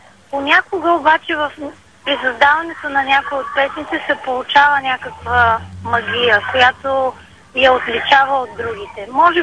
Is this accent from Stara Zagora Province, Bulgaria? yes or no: no; Varna, Varna Province, Bulgaria; В момента се намираме на 20 крачки от морския бряг. Съвсем близо до водата и морето и съвсем близо до моя роден град Варна.